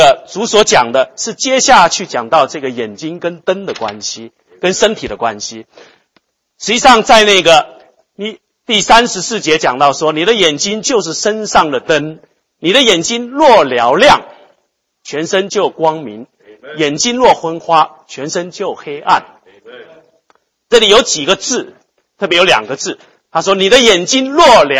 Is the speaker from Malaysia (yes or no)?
no; China; now in United States; 我自己的观察哈，我们中国人在这边工作，大部分人都是拼命的工作。都不太了解美国的文化。